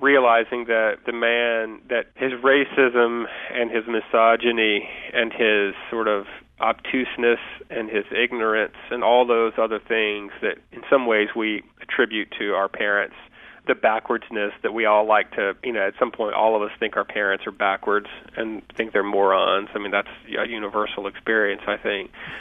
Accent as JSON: {"language": "English", "region": "the South", "country": "United States", "tie": "born or raised there", "said": "The ones about growing up in the South or the ones about growing up out in the country or having my dad as a dad were always the ones that got the most laughs"}